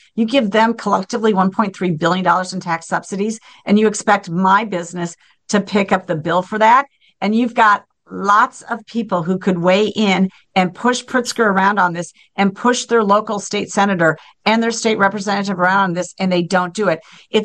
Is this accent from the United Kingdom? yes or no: no; United States; And that's the most, I guess, disgusting thing, in my opinion, as an American.